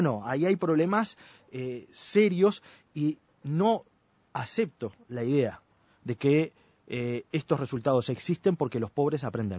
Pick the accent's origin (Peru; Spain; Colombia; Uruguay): Uruguay; somos todos uruguayos